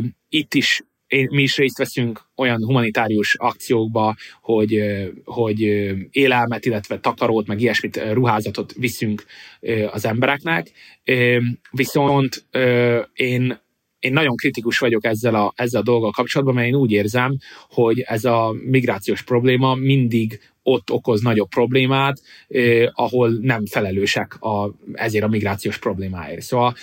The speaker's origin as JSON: {"language": "Hungarian", "town": "Szeged", "region": "Csongrád-Csanád", "country": "Hungary", "said": "Én mindig szoktam mondani, mivel szegedi vagyok, hogy engem követ a bevándorlási probléma."}